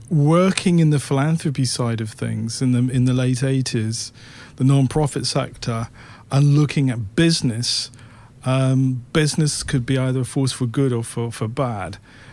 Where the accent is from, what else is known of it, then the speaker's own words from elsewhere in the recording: London, United Kingdom; growing up in London, probably felt a bit of an outsider.